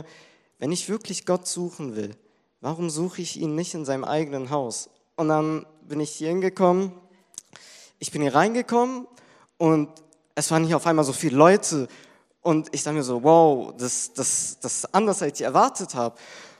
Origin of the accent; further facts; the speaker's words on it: Bernburg, Saxony-Anhalt, Germany; Ich komme hier aus Bernberg, ich bin 15 Jahre alt.